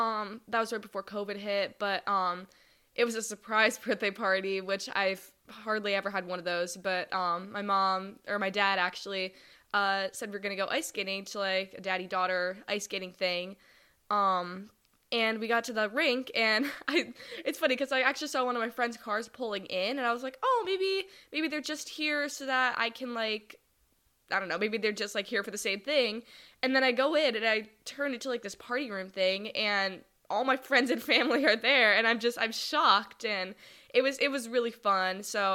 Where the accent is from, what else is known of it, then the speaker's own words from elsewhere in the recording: Cleveland, Ohio, United States; I turned 16 in February, but and I'm from Cleveland, Ohio.